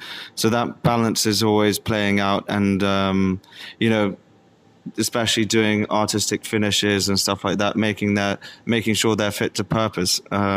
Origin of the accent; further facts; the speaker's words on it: Hong Kong; also born or lived in London; now in Vietnam; So I'm an expat kid. I grew up in Hong Kong.